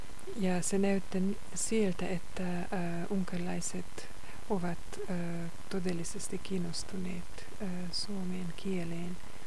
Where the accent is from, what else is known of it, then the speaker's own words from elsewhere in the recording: Romania; born there; first language Hungarian; Finnish is a second language; Olen syntynyt yhdessä unkarilaisessa perheessä Romaniassa ja vuonna 1989 aloitin opiskella unkaria ja englantia Kolozsvárissa, se on Romaniassa.